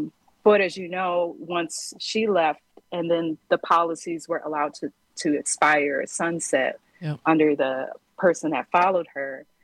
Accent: Milwaukee, Wisconsin, United States; also born or lived in Washington, D.C.; moving back to my hometown, Nineveh, if you will, and dealing with all of the dynamics of Milwaukee, right?

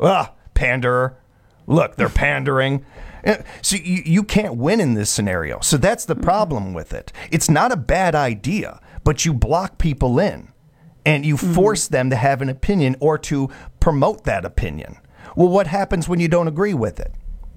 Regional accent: United States; I can do that because I have had practice doing it being an American.

